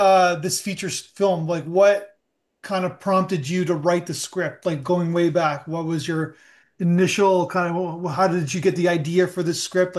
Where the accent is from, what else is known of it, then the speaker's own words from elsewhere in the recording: Niagara Falls, New York, United States; Well, I'm from Niagara Falls originally, so I know Syracuse very well.